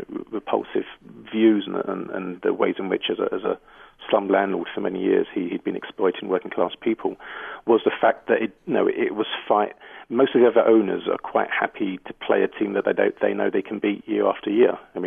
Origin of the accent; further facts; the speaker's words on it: United Kingdom; now in United States; as a British transplant to the US